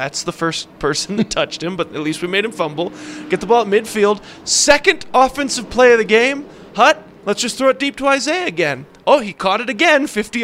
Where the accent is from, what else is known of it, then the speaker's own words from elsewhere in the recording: Naperville, Illinois, United States; from where I grew up in Naperville, was something like a 12 or 14 hour drive.